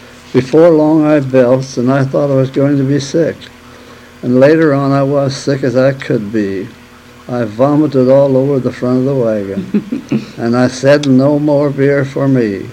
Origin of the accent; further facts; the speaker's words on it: Murfreesboro, Illinois, United States; born there; Well, I was born in Murfreesboro, Illinois, on July the 9th, 1893.